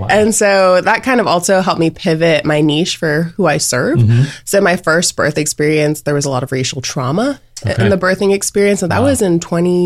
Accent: Dallas, Texas, United States; now in Austin, United States; I'm originally from Dallas. So I grew up, born and raised in Dallas, thought I'd forever live in Dallas.

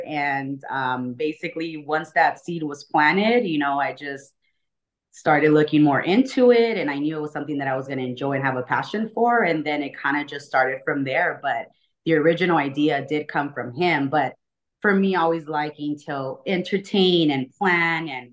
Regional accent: California, United States; now in Las Vegas, United States; I'm originally from California.

